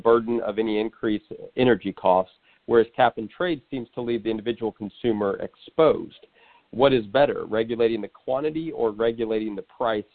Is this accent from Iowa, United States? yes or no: no; Texas, United States; Well, being a Texan, I'm going to read a question from a fellow Texan